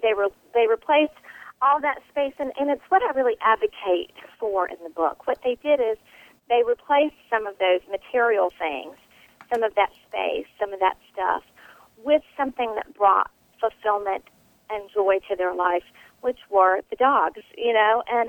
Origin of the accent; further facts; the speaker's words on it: the South, United States; But I am from the South